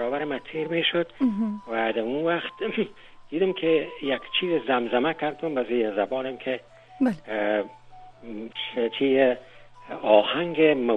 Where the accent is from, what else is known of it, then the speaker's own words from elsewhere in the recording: Kabul, Afghanistan; now in United States; تقریبا 39 سال قبل از امروز از کابل مهاجرت کردیم به پاکستان و هندوستان و ایتالیا و بالاخره سرانجام آمدیم به امریکا.